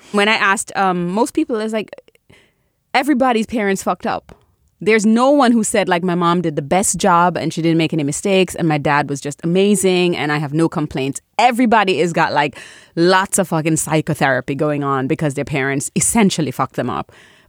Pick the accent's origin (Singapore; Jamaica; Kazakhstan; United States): Jamaica; But I'm Caribbean. I'm Jamaican.